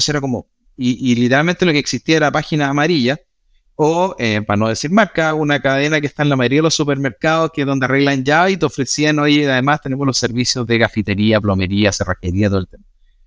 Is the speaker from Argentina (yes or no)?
no; Osorno, Los Lagos, Chile; also born or lived in United States; now in Santiago, Chile; Soy de Osorno, así una ciudad al sur de Chile, y ahora ya actualmente hace muchos años viviendo en Santiago y antes en Estados Unidos también.